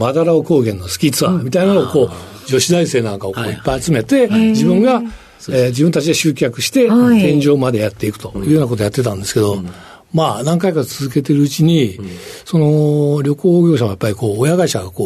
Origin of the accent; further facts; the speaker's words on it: Mie, Japan; 三重県の、まあ、伊勢神宮だと皆さん知ってらっしゃると思います、はい、伊勢神宮から車で約15分ぐらいのところが私の出身地でございます。